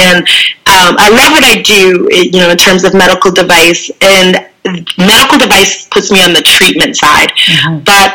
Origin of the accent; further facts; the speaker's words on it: Chicago, Illinois, United States; I grew up in the Chicago area